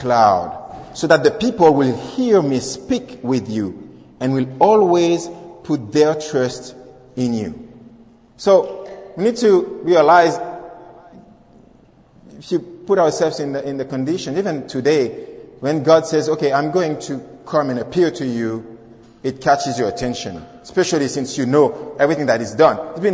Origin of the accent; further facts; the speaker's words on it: Montreal, Quebec, Canada; I'm coming from Montreal, and I'm very glad to be here.